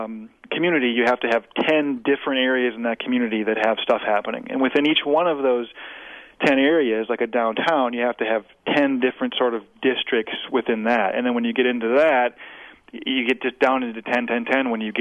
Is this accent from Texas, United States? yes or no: no; Wisconsin, United States; We're from Wisconsin. We live here. Let's love it.